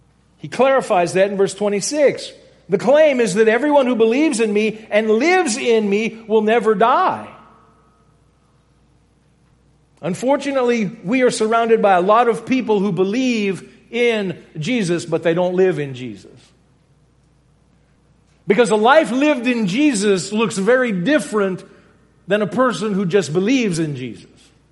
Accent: Louisiana, United States; I grew up in Louisiana. And double negatives are just part of the culture there.

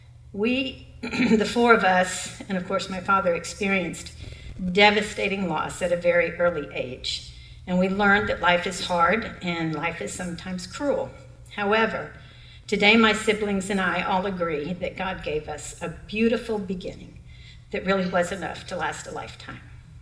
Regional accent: Sebring, Florida, United States; I have lived in Sebring almost my entire life.

